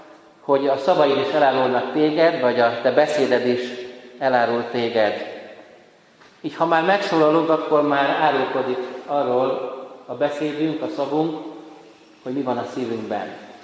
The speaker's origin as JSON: {"language": "Hungarian", "town": "Miskolc", "region": "Borsod-Abaúj-Zemplén", "country": "Hungary", "tie": "born there", "said": "Én itt születtem Miskolcon, és a temetőben vannak elődök"}